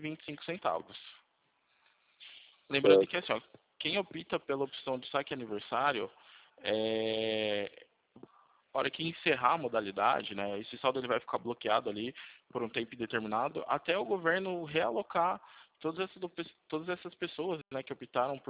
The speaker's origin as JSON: {"language": "Portuguese", "town": "São Carlos", "region": "São Paulo", "country": "Brazil", "said": "Eu sou de São Carlos."}